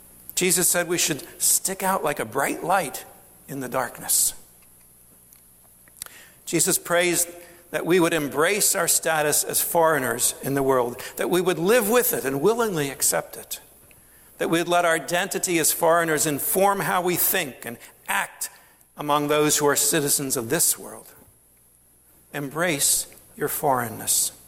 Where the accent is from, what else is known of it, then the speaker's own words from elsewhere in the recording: Hershey, Pennsylvania, United States; I grew up in Hershey, and there was and still is a very strong Italian community in Hershey.